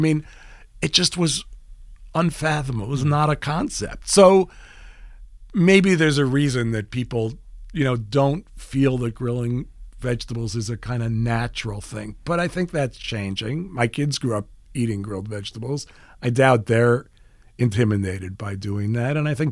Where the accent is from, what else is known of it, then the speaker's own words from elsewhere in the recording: Manhattan, New York, United States; I grew up in Manhattan, and we used to go to Long Island.